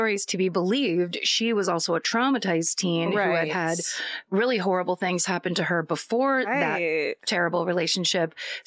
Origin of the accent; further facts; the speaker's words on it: New York, United States; I grew up on Long Island